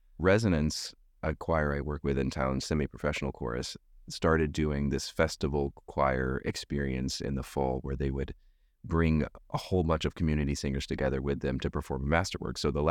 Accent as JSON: {"language": "English", "region": "the South", "country": "United States", "said": "When people ask me what I do and I say I'm a conductor, and usually, of course, down south where I'm fro"}